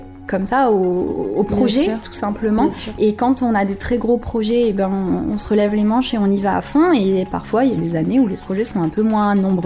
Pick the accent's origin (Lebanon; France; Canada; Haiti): France; Hauts-de-France; Je le disais, je viens du Pas-de-Calais et moi j'ai été baignée dans des bassins industriels où les gens n'avaient pas forcément énormément de moyens, n'avaient pas une culture extraordinaire